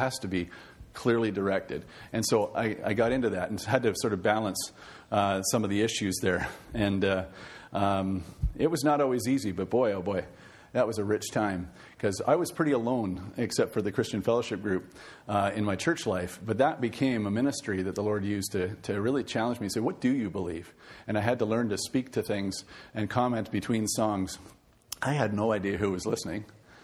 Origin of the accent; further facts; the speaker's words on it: Sudbury, Ontario, Canada; I heard on a Sunday night from a radio broadcast called Breakthrough out of Southern Ontario, and I was from Sudbury.